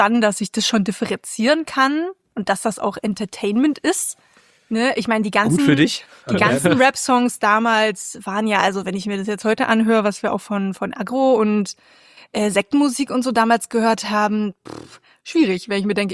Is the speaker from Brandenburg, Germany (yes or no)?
yes; Neuruppin, Brandenburg, Germany; Und da kam dann halt Neuruppin und ich habe dann halt zu jedem gesagt, ich komme aus Neuruppin.